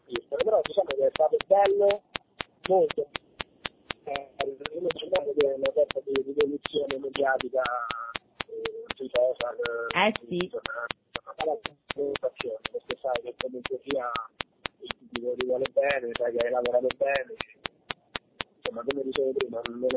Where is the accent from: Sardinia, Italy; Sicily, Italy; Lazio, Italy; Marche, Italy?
Lazio, Italy; Civitavecchia; Sono di Civitavecchia, quindi...